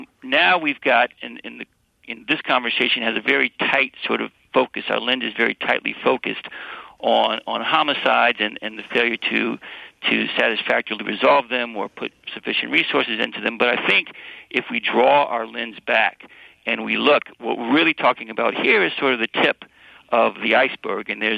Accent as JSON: {"language": "English", "town": "Westland", "region": "Michigan", "country": "United States", "tie": "born or raised there", "also_born_or_lived": "Detroit"}